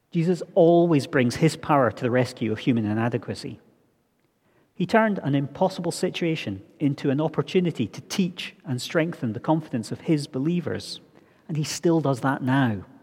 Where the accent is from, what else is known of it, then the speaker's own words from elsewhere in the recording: Scotland, United Kingdom; a constant as I was growing up in the Highlands at every communion service.